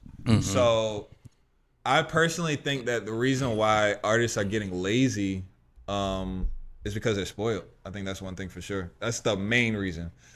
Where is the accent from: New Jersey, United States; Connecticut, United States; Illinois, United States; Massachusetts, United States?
Illinois, United States; Chicago; also born or lived in Atlanta / Florida; And like, you know, mind you, like I'm from Chicago and I lived in Atlanta. I've also lived in Florida